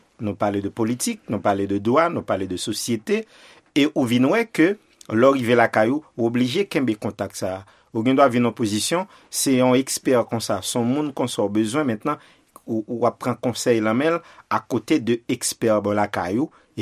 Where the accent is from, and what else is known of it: Haiti